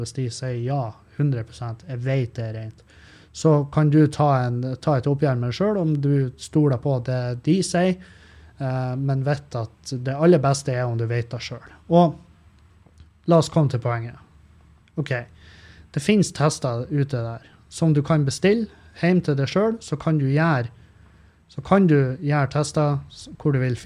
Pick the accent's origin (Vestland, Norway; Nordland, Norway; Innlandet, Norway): Nordland, Norway; Meløy; Jeg kommer fra Meløy. Masse heimbrent når jeg vokste opp.